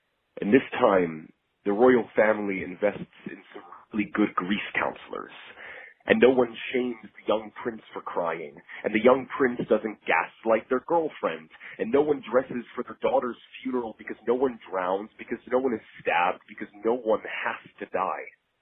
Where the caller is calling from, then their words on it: New York, United States; My pronouns are they, them, theirs. I'm calling in from New York